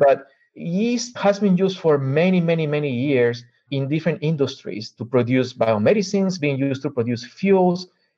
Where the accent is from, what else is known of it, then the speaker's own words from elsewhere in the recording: Lima, Peru; now in United States; I am originally from Lima, Peru in South America.